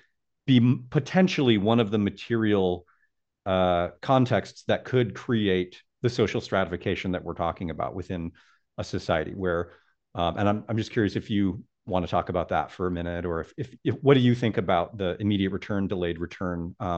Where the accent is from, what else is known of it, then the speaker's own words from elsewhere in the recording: Portland, United States; You know, I'm from Portland, so I'm very deeply aware of the stratification that was here pre-contact among tribes